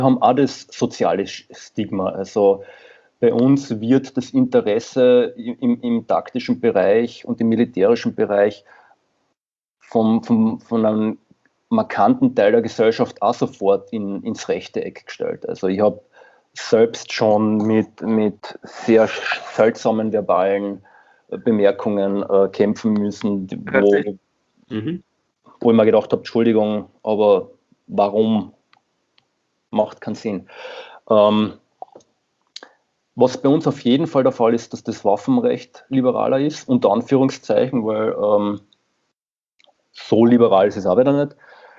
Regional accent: Carinthia, Austria; ich komme ja selbst aus Kärnten im Endeffekt

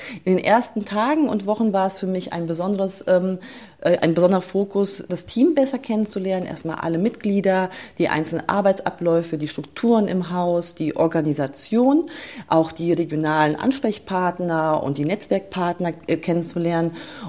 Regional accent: Bergstraße, Germany; Ich bin hier an der Bergstraße groß geworden, vernetzt und verwurzelt

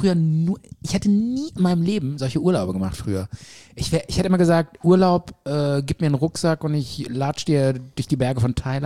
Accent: Cologne, North Rhine-Westphalia, Germany; Wir sind ja alle Kölsche Jungen

